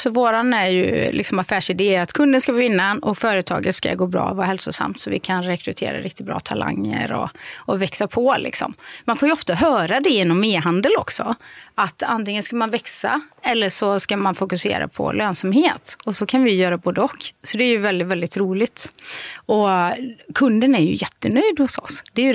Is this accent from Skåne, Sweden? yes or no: no; Borås, Västra Götaland County, Sweden; I Borås. Det är ju verkligen en liksom, stad med 11 000 företagare.